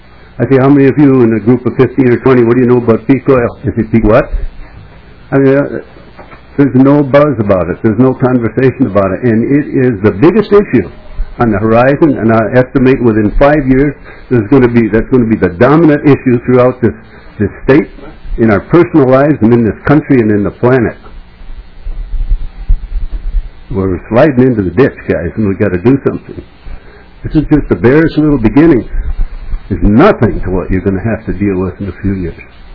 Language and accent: English; Rochester, United States; I'm from Rochester, and I'm here because of this resolution.